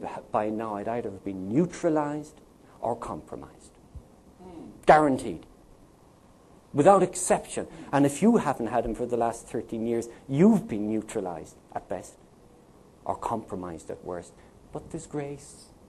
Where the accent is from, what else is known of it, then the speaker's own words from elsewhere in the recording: Ireland; I am Irish. An Irishman that's not good at languages. We have our own language, it's called Gaeilge.